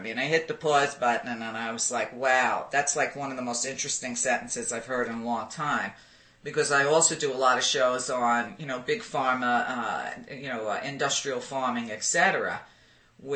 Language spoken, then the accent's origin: English; New York, United States; You know, originally I'm from New York, and I thought about all those projects.